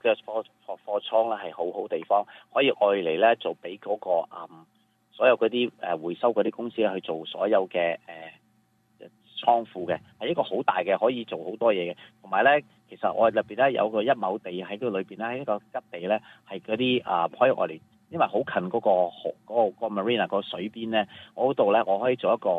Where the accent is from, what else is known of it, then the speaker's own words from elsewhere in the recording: China; moved away as an adult; now in United States; 我嚟咗美国四十几年，我觉得我哋中国人系一个好勤力、好勤奋嘅民族嚟嘅